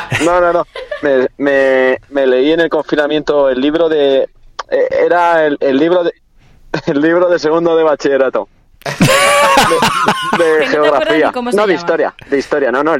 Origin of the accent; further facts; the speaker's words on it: Belmontejo, Castilla-La Mancha, Spain; No, prefiero Belmontejo, mi pueblo